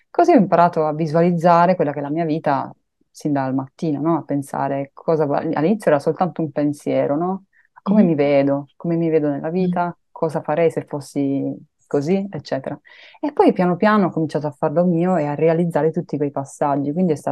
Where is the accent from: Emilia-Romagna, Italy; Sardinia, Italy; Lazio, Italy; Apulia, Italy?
Apulia, Italy; perché essendo pugliese dicevano: ma che vado a fare a teatro qui in Toscana